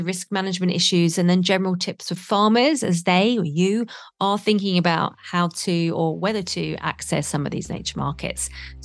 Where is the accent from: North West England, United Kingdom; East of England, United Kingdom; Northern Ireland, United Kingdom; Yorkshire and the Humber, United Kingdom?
East of England, United Kingdom; And I'm from Essex myself, so I understand how lacking in hills we are in that area of the world.